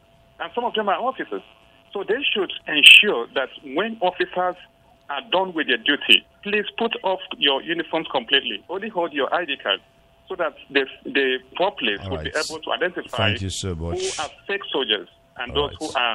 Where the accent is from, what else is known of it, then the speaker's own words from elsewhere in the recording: Nigeria; we Nigerians totally and outrightly condemn the killings